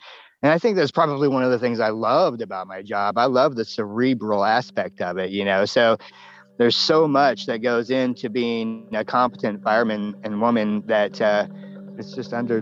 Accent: Oroville, California, United States; I grew up in Oroville, just a little bit north of here. And we had an apple orchard and a hay farm.

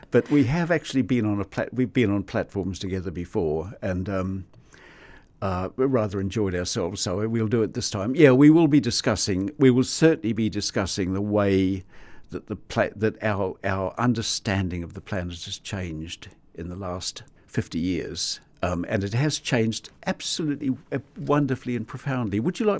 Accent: New Zealand; I mean, as a New Zealander, I've been through a few, but none of them are magnitude 8.

